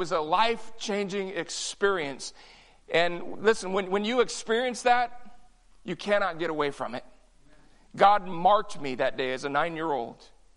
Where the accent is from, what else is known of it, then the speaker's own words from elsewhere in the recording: Texas, United States; I grew up in South Texas. You may not know it. I'm a cowboy. A real cowboy. Really, I am a retired cowboy. I grew up ranching in that lifestyle.